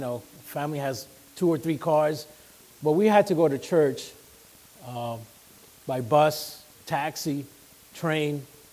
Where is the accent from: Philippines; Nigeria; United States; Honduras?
Honduras; Well, I was born in Honduras, May 8th, 1974. I remember running around as a young boy.